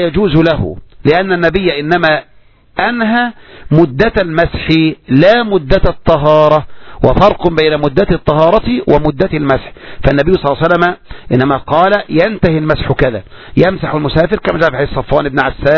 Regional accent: Egypt; وعلى المهم الإخوة إذا أرادوا يعني دراسة السنة عندنا في مصر

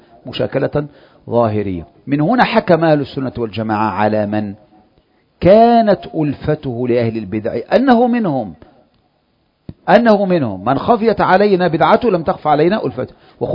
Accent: Egypt; نحن مثلا هنا في مصر، أنت مصري وأنا مصري،

